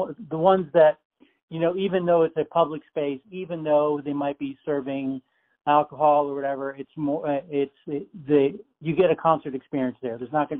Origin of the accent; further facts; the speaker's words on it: Tampa, Florida, United States; I grew up in Tampa and got a business degree from the University of South Florida